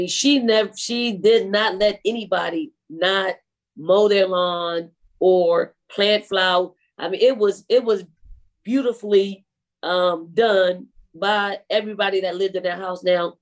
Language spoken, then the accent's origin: English; Philadelphia, Pennsylvania, United States; Well, I grew up in Philadelphia, North Philly, specifically in the housing projects called the Raymond Rosen Housing Projects.